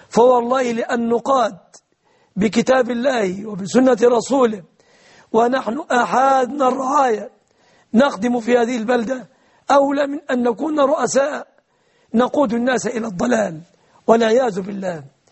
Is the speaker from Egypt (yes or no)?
yes; Egypt